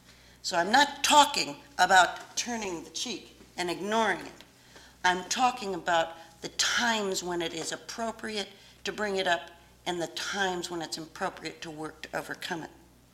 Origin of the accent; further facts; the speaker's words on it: Rochester, Minnesota, United States; a practicing attorney in my hometown, Rochester, Minnesota